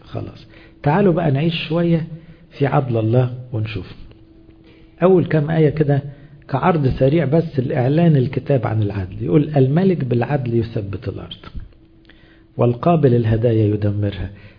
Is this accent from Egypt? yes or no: yes; Egypt; وظن أن احنا كمصريين دقنا ده آخر سنتين بشكل صريح